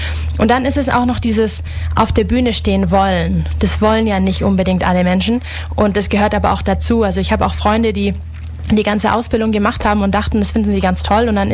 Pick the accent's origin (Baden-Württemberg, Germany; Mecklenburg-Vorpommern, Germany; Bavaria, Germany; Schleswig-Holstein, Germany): Baden-Württemberg, Germany; Ulm; ich bin 28 Jahre alt. Ich bin hier aufgewachsen in Ulm. Allerdings komme ich nicht ursprünglich aus Ulm. Mein Vater ist Spanier, meine Mutter kommt aus Hamburg. Aber ich habe im Prinzip meine ganze Jugend hier verbracht